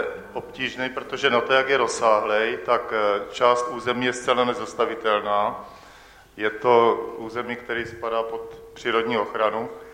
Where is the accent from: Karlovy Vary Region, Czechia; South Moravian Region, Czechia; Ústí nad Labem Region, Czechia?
South Moravian Region, Czechia; Brno; jsem z Brna